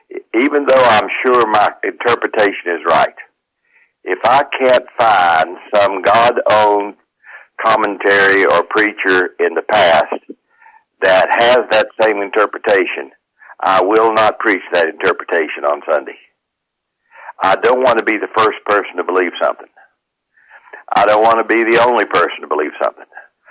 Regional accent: West Virginia, United States; accent: West Virginia; And I'm sure she was already upset because of my West Virginia accent.

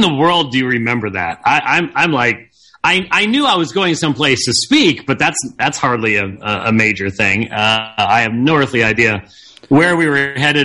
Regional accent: Arizona, United States; You know, because I'm from Arizona, you actually talk to people.

